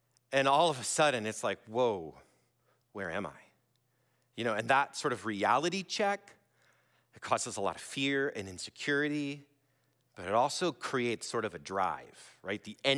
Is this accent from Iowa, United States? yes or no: yes; Iowa, United States; So originally I'm from Iowa.